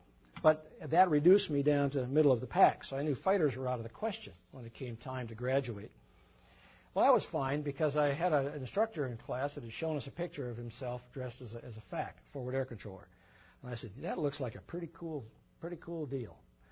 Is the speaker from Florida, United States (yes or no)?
no; Mankato, Minnesota, United States; Actually, I was born and raised in Mankato, Minnesota, which is a town of about 35,000 people in the midst of the famous Valley of the Jolly Green Giant.